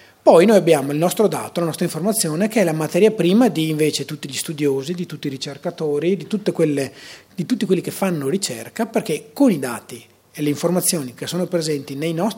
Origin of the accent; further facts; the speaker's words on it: Vicenza, Veneto, Italy; accent: Vicenza dialect; Sentite anche che sono di Vicenza, della mia cadenza dialettale, ma portate pazienza.